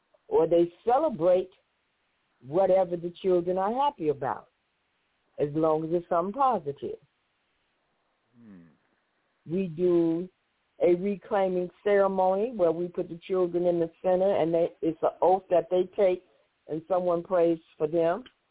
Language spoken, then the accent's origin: English; Chicago, Illinois, United States; I was born and raised right here in Chicago.